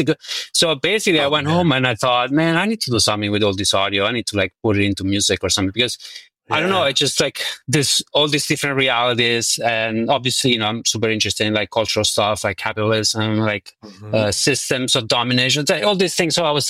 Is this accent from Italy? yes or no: yes; Italy; English is a second language; I grew up in Italy and like my parents, all they listened to was Italian songs, like growing up.